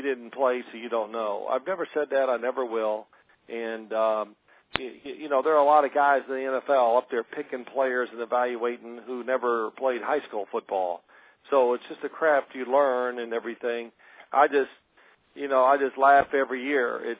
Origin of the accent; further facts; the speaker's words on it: Louisville, Kentucky, United States; I grew up in Louisville, Kentucky, so, I mean, it's not a huge city like New York, but it still is a city.